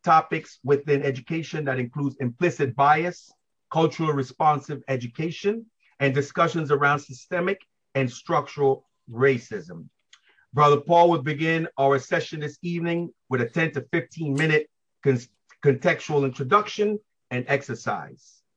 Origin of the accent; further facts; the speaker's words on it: Brooklyn, New York, United States; Mr. Forbes is a native New Yorker who was born, raised, and still lives in Brooklyn, my hometown as well.